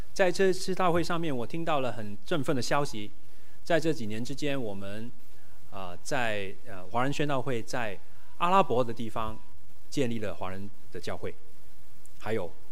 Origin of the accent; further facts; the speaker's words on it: Hong Kong; 我们香港人说有山头主义